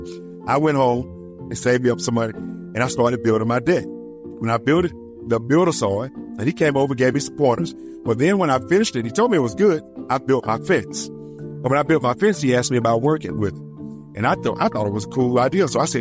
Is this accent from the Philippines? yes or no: no; Oxford, Mississippi, United States; I was born and raised here in Oxford, Mississippi. I'm a graduate of Oxford High School, graduated in 1993